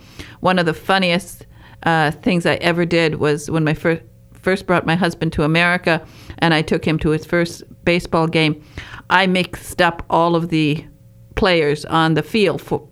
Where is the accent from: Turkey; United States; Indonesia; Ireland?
United States; Detroit, Michigan; it was my first baseball game in a big arena because I was raised in Detroit.